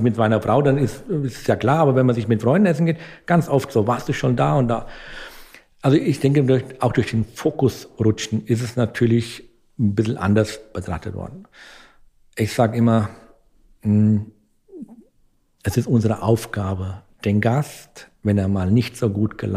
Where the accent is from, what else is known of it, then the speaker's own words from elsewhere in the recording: Dörscheid, Rhineland-Palatinate, Germany; Mein Ort, wo ich herkomme, heißt Dörscheid. Das war damals eine Dörre, ein Ort, das sagt der Name schon, eine Wetterscheide, eine Dörre-Wetterscheide.